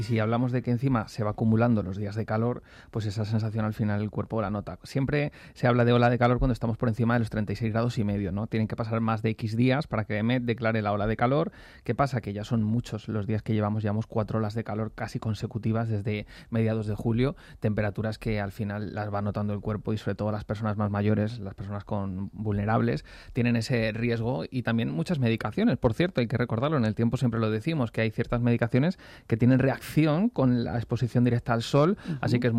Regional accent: Madrid, Community of Madrid, Spain; Los que somos madrileños de toda la vida, pues hemos vivido con el calor desde pequeños.

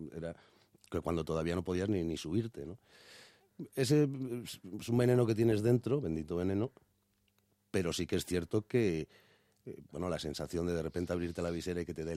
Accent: Zahara de los Atunes, Andalusia, Spain; yo soy de Zara Los Atunes

